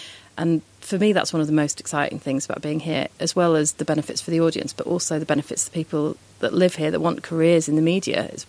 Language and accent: English; North West England, United Kingdom; I grew up in Lancashire